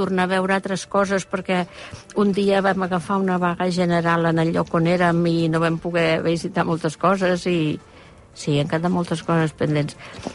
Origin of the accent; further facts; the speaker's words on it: Barcelona, Catalonia, Spain; also born or lived in Blanes; jo estava vivint uns anys a Blanes, sóc de Barcelona, però vaig estar vivint uns anys a Blanes